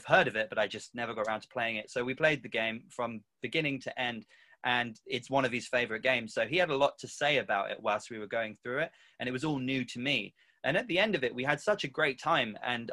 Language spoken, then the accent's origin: English; London, United Kingdom; My parents, they still live in London. I am originally from London, but yeah, I spend most of my time up here now